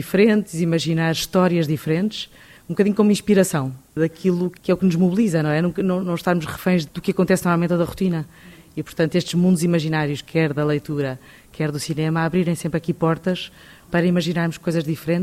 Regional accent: Lisbon, Portugal; born there; A minha mãe nasceu em Foz de Cua, o meu pai em Torres Vedras. Encontraram-se os dois em Torres Vedras e depois vieram viver para Lisboa, onde eu nasci.

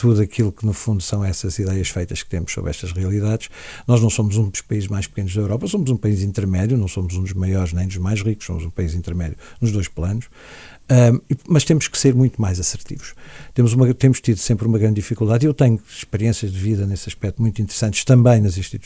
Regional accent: Portugal; Nós temos que ser muito capazes de funcionar enquanto portugueses nas instâncias onde temos.

